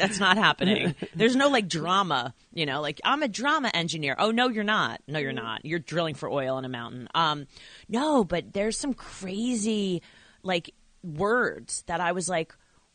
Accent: Northeast, United States; we're going to tell the truth and we're from the Northeast.

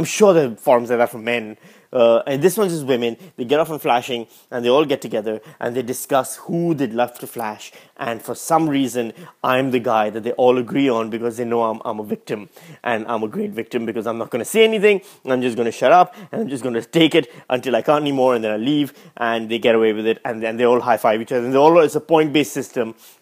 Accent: Pakistan; English is a second language; also born or lived in United States; now in Australia; I grew up in Pakistan, I studied the Queen's English, then I went to America, and then I studied English literature and English language over there, and then I went back to Pakistan, and then I came to Australia.

